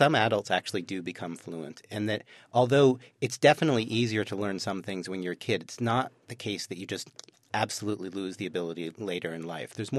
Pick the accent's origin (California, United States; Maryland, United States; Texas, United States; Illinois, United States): Maryland, United States; Baltimore; And I went to my hometown in Baltimore.